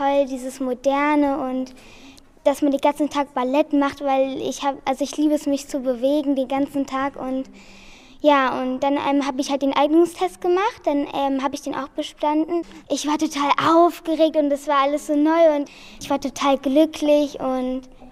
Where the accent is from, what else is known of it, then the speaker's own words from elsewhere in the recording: Germany; ich bin 12 Jahre alt und ich komme aus Deutschland.